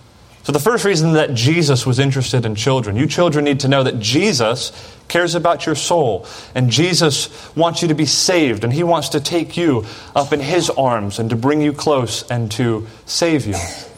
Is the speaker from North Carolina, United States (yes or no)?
no; Florida, United States; Pastor Fisher was one of my pastors in the church I grew up at in Florida